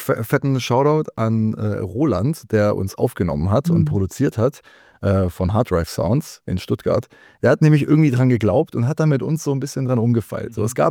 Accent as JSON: {"language": "German", "country": "Croatia", "said": "Und dann war ich auch an der Reihe und ich bin Kroate."}